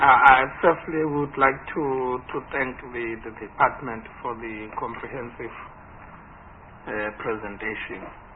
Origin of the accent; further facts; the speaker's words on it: Durban, KwaZulu-Natal, South Africa; Because you find that I'm from Etegwini, Durban, where he says there is a unit, but I've never heard of it.